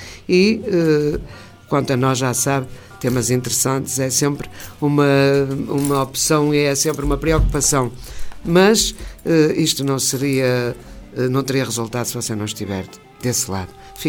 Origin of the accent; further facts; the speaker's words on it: Viana, Viana do Castelo, Portugal; A minha terra é Viana, não podemos estar sempre a fazer o mesmo.